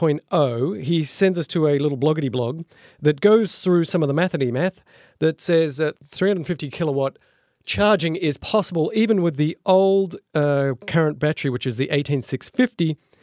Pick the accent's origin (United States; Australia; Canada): Australia; Adelaide, South Australia; I'm from Adelaide, and that makes things a lot better.